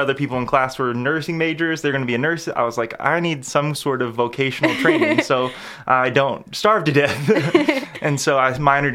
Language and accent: English; Berea, Kentucky, United States; No, absolutely not. I grew up in Berea, Kentucky, and some of my first experiences in agriculture were fails.